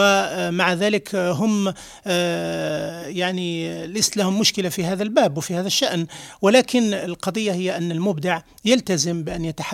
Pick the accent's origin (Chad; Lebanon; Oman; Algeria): Algeria; وإن كان بلدي الجزائر الذي أحبه كثيرا